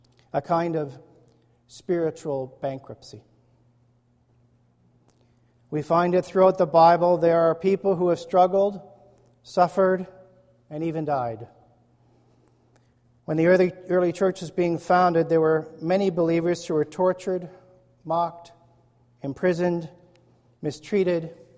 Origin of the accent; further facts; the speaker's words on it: Brandon, Manitoba, Canada; born there; I was born in Brandon, Manitoba.